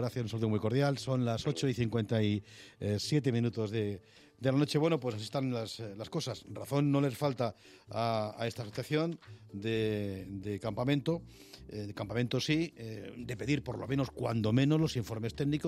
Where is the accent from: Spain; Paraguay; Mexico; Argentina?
Spain; Madrid, Community of Madrid; o al menos a mí particularmente como madrileño, me sorprende la rapidez